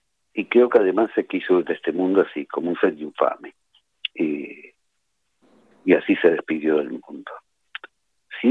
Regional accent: Argentina; also born or lived in Santiago, Chile; Sí, pero tenía un año cuando llegué acá, o sea, no tengo nada.

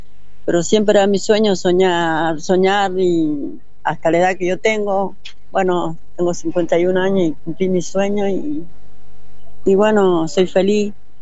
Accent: Salta, Argentina; moved away; Yo soy de Salta. Yo cuando yo llegué de Salta, o sea, yo vine con plata

